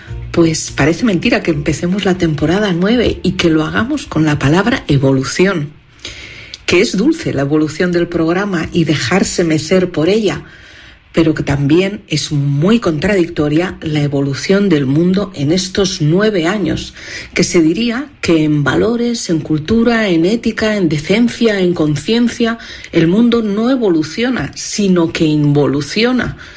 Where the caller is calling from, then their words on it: Barcelona, Catalonia, Spain; de Barcelona, siempre agradecida y emocionada.